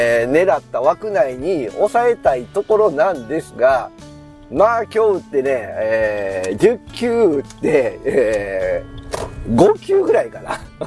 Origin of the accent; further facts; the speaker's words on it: Tokushima, Japan; 当時はね、僕は徳島県なんですけど